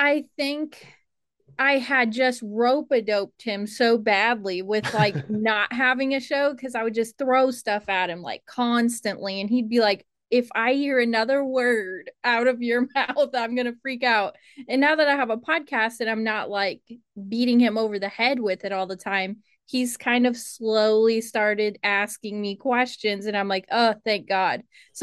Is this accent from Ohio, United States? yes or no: yes; Ohio, United States; in the part of Ohio where I grew up, it was like wine country and there was like grape fields everywhere